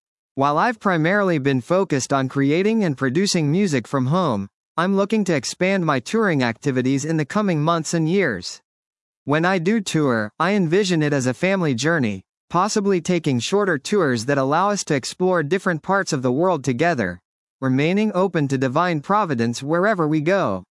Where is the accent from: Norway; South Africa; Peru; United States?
South Africa; accent: South African; Hearing my South African accent, they asked if I was Jewish.